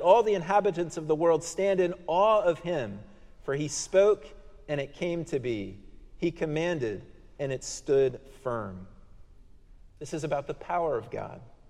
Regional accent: Colorado, United States; I like the Rocky Mountains. I'm from Colorado.

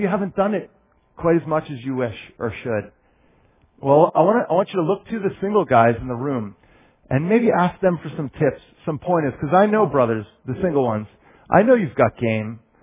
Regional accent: New Hampshire, United States

